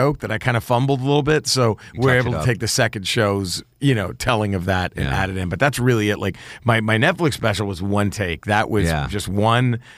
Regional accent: Texas, United States; So I'm from Texas. I'm from the South, and not deep South. And everybody gets mad when I say I'm from the South.

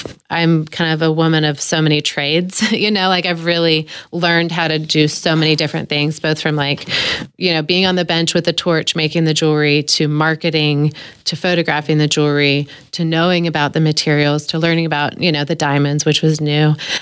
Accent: Tulsa, Oklahoma, United States; growing up in Tulsa, I would ride my bike downtown because I lived in Kendall Whittier and I'd ride my bike down to the Central Library.

